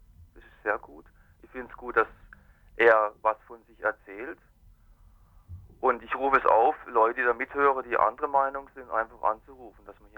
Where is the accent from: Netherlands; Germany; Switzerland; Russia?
Germany; Freiburg, Baden-Württemberg; Ich bin in Freiburg hier aufgewachsen, bin in der Szene groß geworden